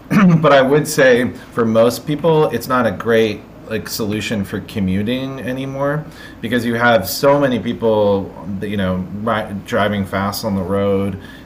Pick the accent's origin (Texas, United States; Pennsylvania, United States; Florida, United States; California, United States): California, United States; San Francisco; I lived in a very hilly area. I'm from San Francisco, Bay Area.